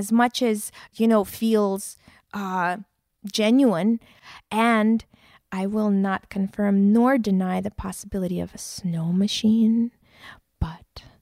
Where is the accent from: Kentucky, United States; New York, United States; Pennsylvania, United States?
New York, United States; New York City; Well, I mean, as a New Yorker, it definitely does.